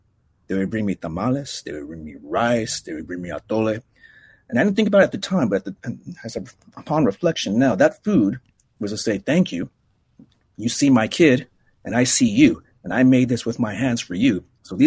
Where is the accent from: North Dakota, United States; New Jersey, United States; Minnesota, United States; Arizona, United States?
Arizona, United States; Now, I'm from Arizona. And Arizona is a pretty tough place to be a Mexican-American. Yeah. At any rate, you know, I grew up in a little town, a little farm town in southeast Arizona.